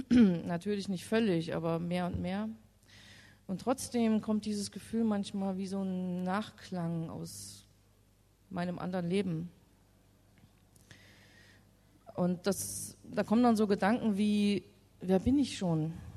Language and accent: German; East Germany, Germany; Mein Heimatland, die DDR, die gibt es nicht mehr, samt allem, was das Leben dort ausgemacht hat.